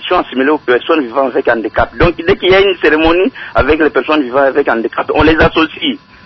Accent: Kindu, Maniema, DR Congo; Ici, chez nous, au Maniema, Kindu précisément, les albinos se sont assimilés aux personnes vivant avec handicap.

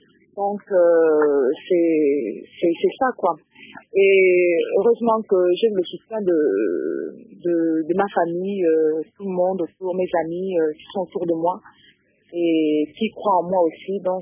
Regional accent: Gabon; accent: Gabonese; j'ai un accent fort, un accent gabonais

